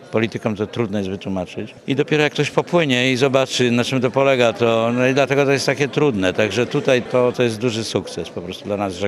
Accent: Warsaw, Masovian Voivodeship, Poland; Ja jestem niby z Warszawy, ale tak naprawdę to chyba jestem z sercem, to jestem bliżej Gdańska niż w Warszawie.

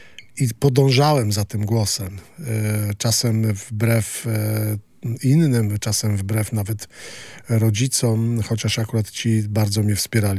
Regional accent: Gdańsk, Pomeranian Voivodeship, Poland; ja wychowywałem się na Przymorzu

